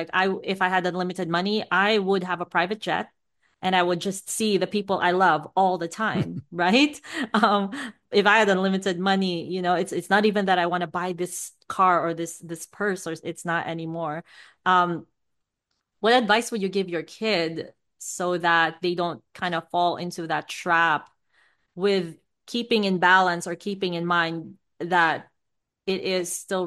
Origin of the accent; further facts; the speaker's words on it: Philippines; now in United States; I grew up in the Philippines, and for people like me, America was the finish line.